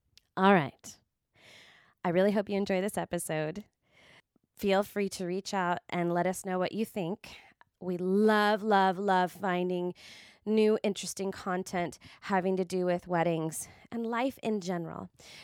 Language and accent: English; California, United States; also born or lived in Boston; because I'm from the Bay Area and I lived here for 7 years. So this is like my other home.